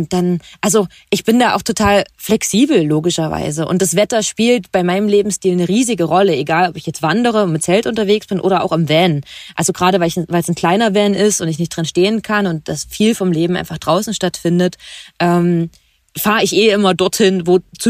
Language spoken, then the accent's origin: German; Thuringia, Germany; dass es meine Heimat ist. Also ich komme ja aus Thüringen